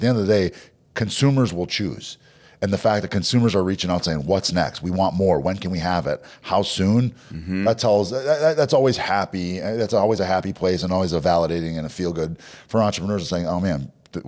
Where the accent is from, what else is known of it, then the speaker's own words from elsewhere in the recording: Minneapolis, Minnesota, United States; So I'm, you know, born and raised in Minneapolis.